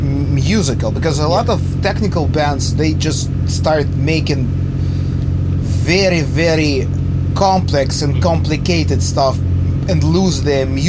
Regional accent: Donetsk Oblast, Ukraine; we come from the east of Ukraine, mm-hmm. we come from the Donetsk region, which is now an area of military conflict.

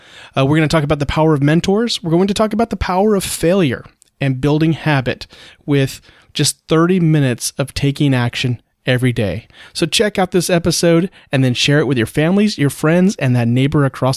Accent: Marina, California, United States; And I was like, hey, check this out in my hometown of Marina, California. It's 65 and they call it a warm day.

